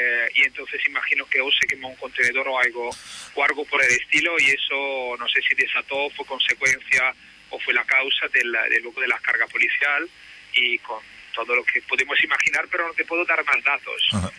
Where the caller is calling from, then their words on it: Barcelona, Catalonia, Spain; os llamo porque estaría ahora aquí cerca del mercado de San Antonio y de Barcelona